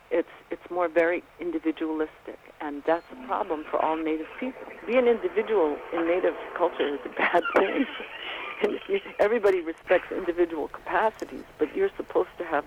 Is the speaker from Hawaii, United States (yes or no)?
yes; Hawaii, United States; Everyone thinks when I'm traveling, and I say that I come from Hawaii